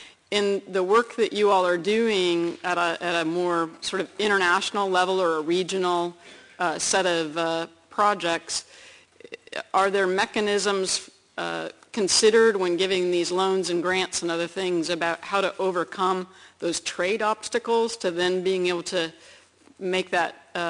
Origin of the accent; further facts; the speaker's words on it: United States; I'm from the United States